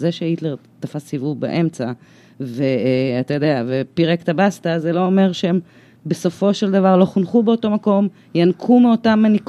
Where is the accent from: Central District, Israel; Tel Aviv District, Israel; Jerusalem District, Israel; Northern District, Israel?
Central District, Israel; אני מגיעה ממקום, ממושב.